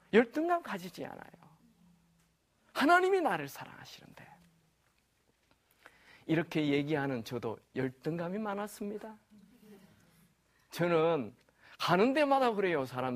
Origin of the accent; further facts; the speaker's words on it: Gyeongsang, South Korea; 제가 경상도 사람이거든요.